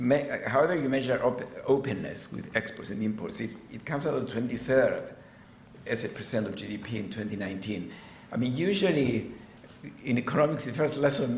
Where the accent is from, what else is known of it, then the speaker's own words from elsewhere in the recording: Cyprus; as you know, I'm from Cyprus, so I go to Cyprus frequently.